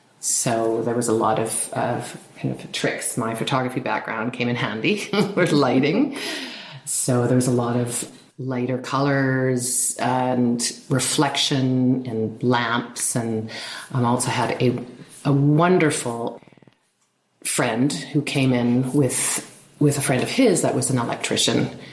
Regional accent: Kamloops, British Columbia, Canada; growing up in Kamloops, there were certain things that I remember.

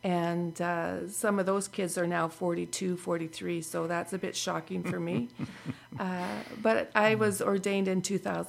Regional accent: Kamloops, British Columbia, Canada; Oh, no, I love Salmon Arm, but I grew up in Kamloops

